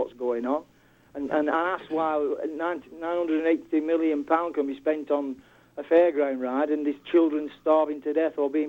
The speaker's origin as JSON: {"language": "English", "region": "England", "country": "United Kingdom", "said": "I'm an Englishman, I've never been to New York, I don't know the layout of everything"}